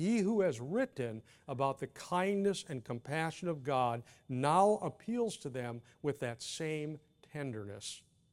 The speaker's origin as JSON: {"language": "English", "region": "Texas", "country": "United States", "said": "Remember, I'm from Texas."}